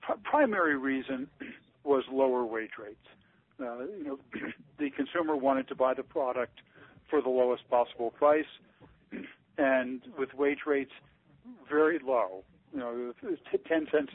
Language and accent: English; Elizabeth, New Jersey, United States; I grew up in Elizabeth, New Jersey, not too far away from where you're talking about, just across the river.